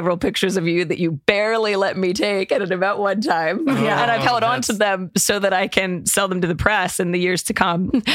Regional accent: Baltimore, Maryland, United States; 80s, 90s, Baltimore.

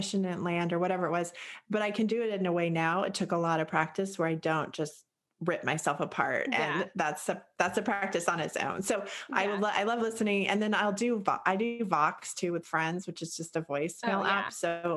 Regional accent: Boulder, Colorado, United States; also born or lived in Eugene, Oregon; I grew up in a Boulder, Colorado, okay, which is a 10. And, yes, then I grew up in Eugene, Oregon

